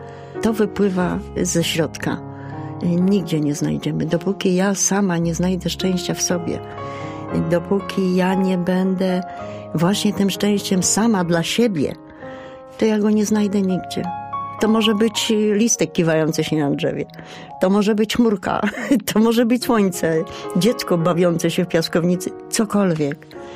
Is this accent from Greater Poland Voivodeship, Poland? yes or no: yes; Poznań, Greater Poland Voivodeship, Poland; moved away as an adult; now in Opole Voivodeship, Poland; Jesteśmy z Poznania, spod Poznania, czyli z Wielkopolski. I tu długo nie umiałam się zadomowić.